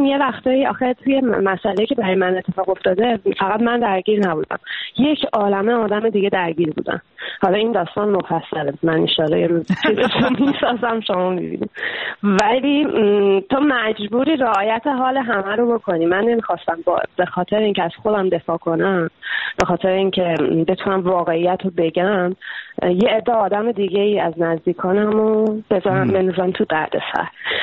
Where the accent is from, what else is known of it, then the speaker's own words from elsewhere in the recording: Iran; moved away; از ایران که اومدم بیرون